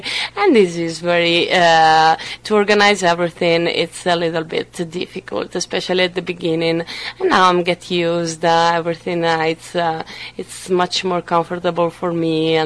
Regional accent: Possagno, Veneto, Italy; English is a second language; I'm 20 years old, so we are clear. I'm from Italy, and I was born near Venice, and I live also near Venice right now. And what about my family? So I have a sister, she's older than me, and we live all together in Possagno.

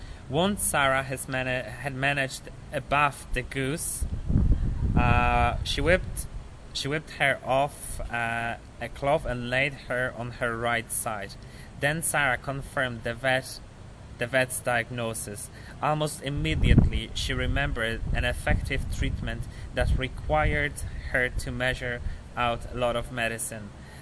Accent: Poland; English is a second language; Because most of the actually vocabulary in the dialect where I come from comes from German language, but some of them would be mixed, kind of like half, like the German accent with Polish word

